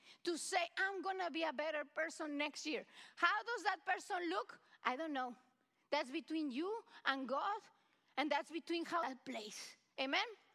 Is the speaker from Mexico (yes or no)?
yes; Mexico; now in United States; I came back from Mexico. I went to visit my parents, and it touched me first that while I am in Mexico, I have told you, my parents, they are in their 80s